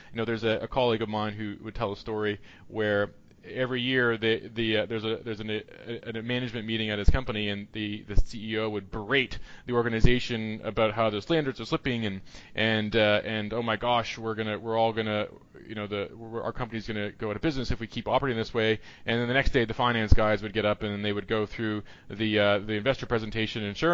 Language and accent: English; Canada; now in United States; I'm from Canada originally, where, of course, a very different system than here in the United States, where I've lived for 7 years.